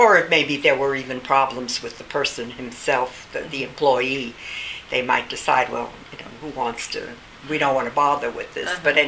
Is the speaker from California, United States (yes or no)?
no; New York, United States; So we came to set up residence in New York, which was my hometown